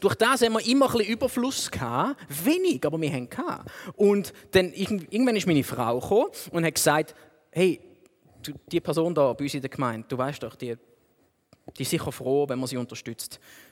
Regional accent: Thurgau, Switzerland; wir kommen aus dem Thurgau, dort zahlt man mit Äpfeln

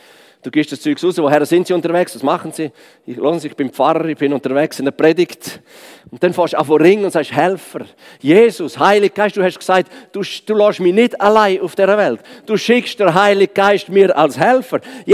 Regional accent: Switzerland; als Schweizer weiss man, man überfährt keine doppelte Sicherheitslinie

